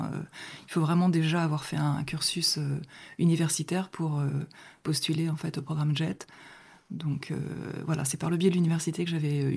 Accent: Tours, Centre-Val de Loire, France; born there; comme je l'ai dit tout à l'heure, je suis née à Tours.

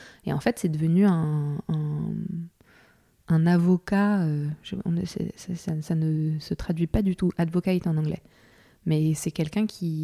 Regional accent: France; comme je suis française

